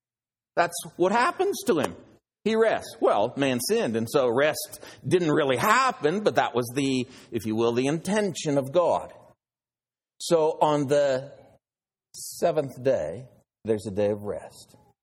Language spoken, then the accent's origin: English; Oregon, United States; Like Niagara Falls, or I'm from Oregon, in Oregon, Mama Falls.